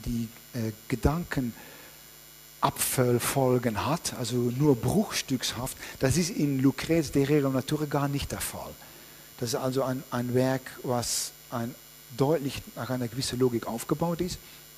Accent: Netherlands; German is a second language; now in Freiburg, Germany; also ich komme ja aus den Niederlanden

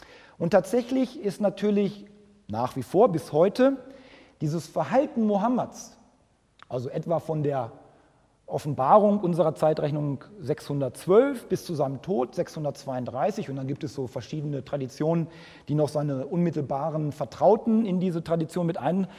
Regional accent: Gütersloh, North Rhine-Westphalia, Germany; Gütersloh, wo ich herkomme

